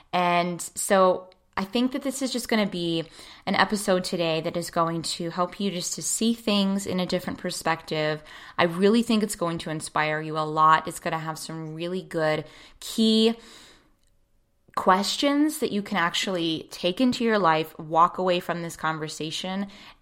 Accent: Pittsburgh, Pennsylvania, United States; if you, in fact, are from my hometown of Pittsburgh

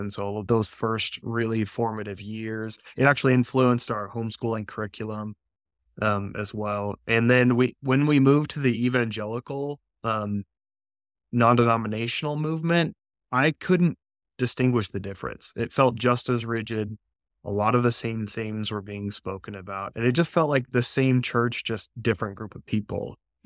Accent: Nampa, Idaho, United States; So, I was raised in Nampa, Idaho, which was super rural at the time. Idaho has just exploded since I was born.

